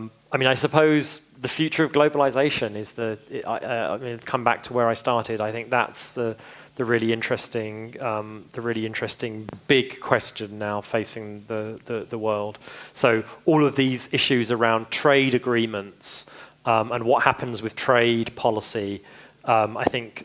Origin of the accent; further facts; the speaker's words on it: United Kingdom; now in United States; I'm biased because I'm British and I live in America